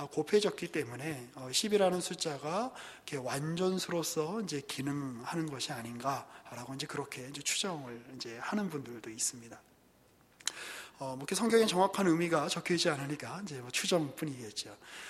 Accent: Seoul, South Korea; 저도 이제 서울에서 계속 학교를 다니고 이 근방에서 나고 자랐기 때문에

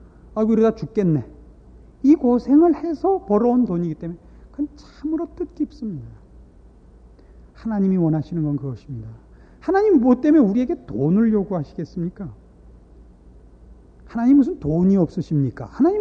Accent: South Korea; 우리나라 사람들의 그 성격을 제가 잘 알죠. 제가 한국 사람이니까.

